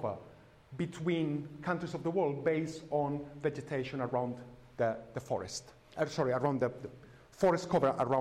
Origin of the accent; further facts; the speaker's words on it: Seville, Andalusia, Spain; This is where I come from Sevilla here.